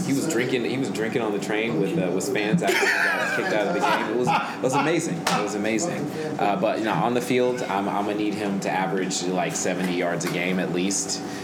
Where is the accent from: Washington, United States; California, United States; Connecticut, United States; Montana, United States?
California, United States; Oakland; I am from Oakland. Yes.